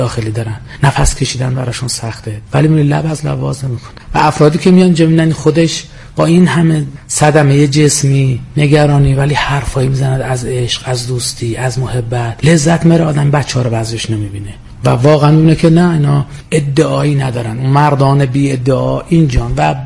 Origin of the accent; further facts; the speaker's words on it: Isfahan, Iran; اصالتاً اصفهانی هستم